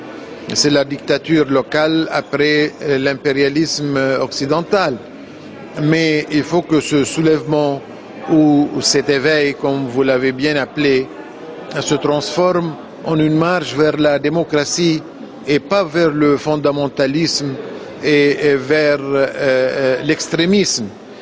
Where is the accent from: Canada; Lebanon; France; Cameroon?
Lebanon; ce qui s'est passé au Yémen et même en Égypte et avant chez nous au Liban